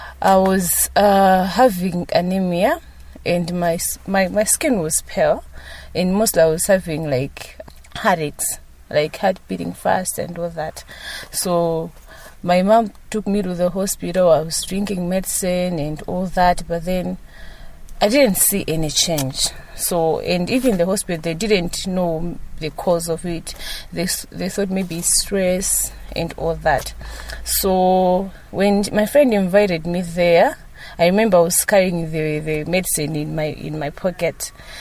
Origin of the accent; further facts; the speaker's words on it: Blantyre, Southern Region, Malawi; now in Lilongwe, Malawi; I am currently staying in Lilongwe, Area 25, but I'm from Blantyre.